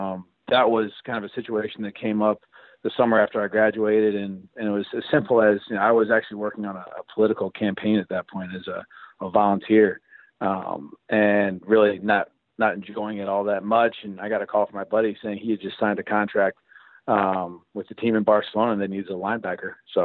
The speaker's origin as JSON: {"language": "English", "region": "Ohio", "country": "United States", "tie": "born or raised there", "said": "it is part of the culture growing up in Northeast Ohio."}